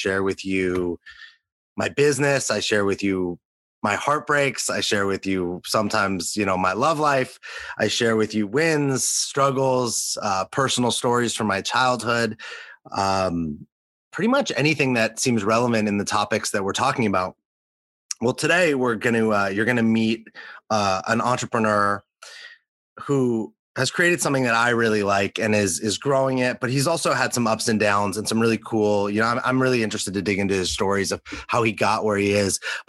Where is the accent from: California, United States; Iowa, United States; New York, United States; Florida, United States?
California, United States; Los Angeles; I grew up in Los Angeles. And I grew up on like the west side of LA. So I lived basically between downtown LA and the beach, like right in between.